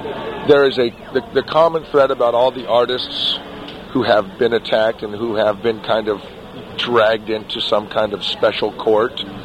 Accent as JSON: {"language": "English", "town": "Los Angeles", "region": "California", "country": "United States", "tie": "born or raised there", "said": "But, you know, growing up in Los Angeles, this was when I started noticing this"}